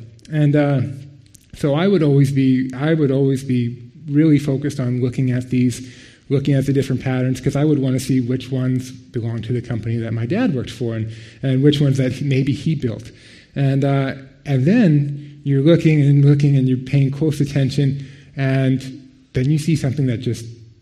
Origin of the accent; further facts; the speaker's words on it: United States; Many of you know I grew up in the States, in several different places across the States, but both of my parents grew up in Minnesota, and that's where all of my grandparents were and all of my relatives